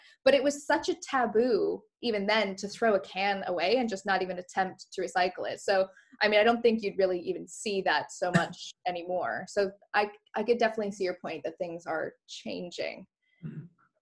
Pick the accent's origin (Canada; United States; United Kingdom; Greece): Canada; I grew up in Canada, and recycling is a huge part of every Canadian's upbringing.